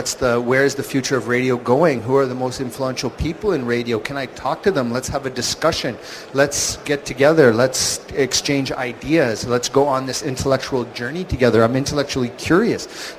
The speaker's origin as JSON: {"language": "English", "country": "Canada", "said": "being a Canadian"}